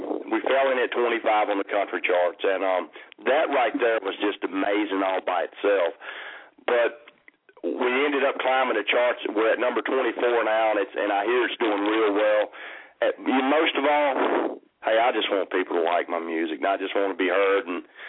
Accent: the South, United States; I grew up in the Southlands, you know, playing in a rock and roll band.

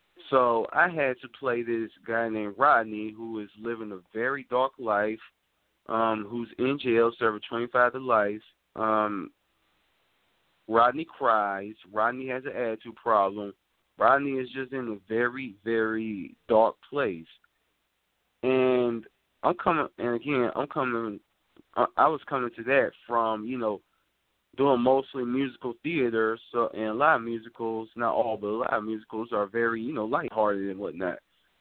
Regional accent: Shelby, North Carolina, United States; I was like, no, I'm not African. I'm from Shelby, North Carolina.

